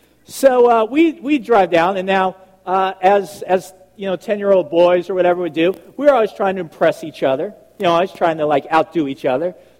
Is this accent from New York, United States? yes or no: yes; Long Island, New York, United States; I grew up in Long Island, New York, or as we say it there, Long Island, New York.